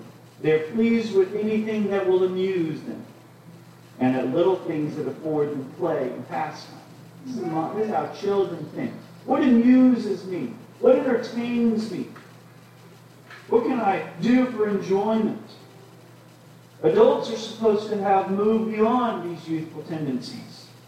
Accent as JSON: {"language": "English", "region": "Iowa", "country": "United States", "tie": "born or raised there", "said": "When I was growing up in Iowa … we were on the farm, he had pigs"}